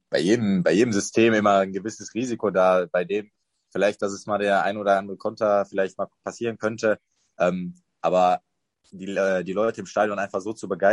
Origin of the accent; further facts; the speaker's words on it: Dortmund, North Rhine-Westphalia, Germany; now in Cologne, Germany; Bin auch relativ heimatnah jetzt an meiner Heimatstadt Dortmund.